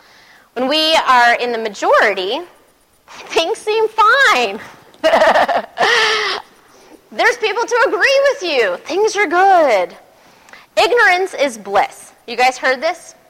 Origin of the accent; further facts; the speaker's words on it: Las Vegas, Nevada, United States; Come on, I grew up in Vegas.